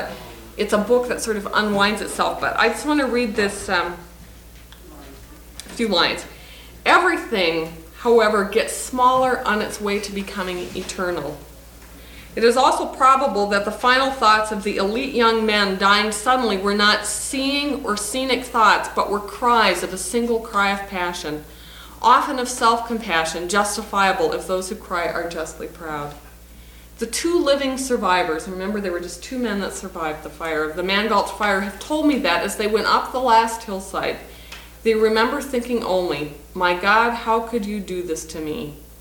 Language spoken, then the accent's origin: English; Sioux Falls, South Dakota, United States; I'm from Sioux Falls, South Dakota. I teach at Augustana College, primarily in the area of theology, occasionally philosophy.